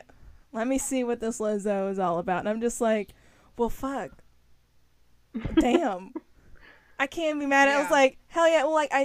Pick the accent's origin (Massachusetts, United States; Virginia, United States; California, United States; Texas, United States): Texas, United States; I'm a band nerd, I'm from Texas, like, I felt a bunch of pride in my little Texas heart